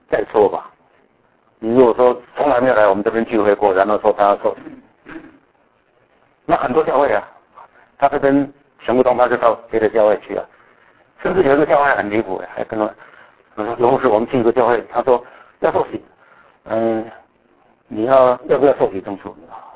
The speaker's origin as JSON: {"language": "Chinese", "country": "Taiwan", "lives_now": "China", "said": "我现在打字都是打简体字啊，我输入都是简体字，都是简体字。我现在的口音很多用的词甚至我回到台湾，我这里人会觉得很奇怪啊。"}